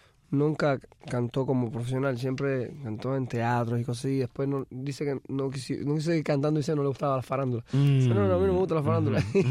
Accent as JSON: {"language": "Spanish", "town": "Alamar", "region": "Havana", "country": "Cuba", "tie": "born or raised there", "said": "yo me crié en Alamar"}